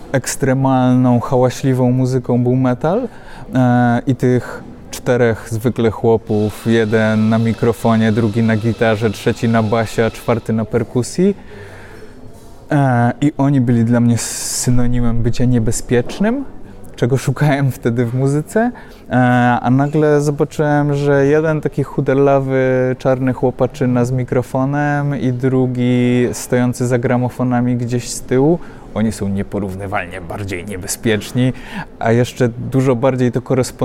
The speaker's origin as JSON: {"language": "Polish", "town": "Warsaw", "region": "Masovian Voivodeship", "country": "Poland", "tie": "born or raised there", "said": "wychowałem się na osiedlu, w którym Warszawa i Legia była wszędzie głośno chwalona"}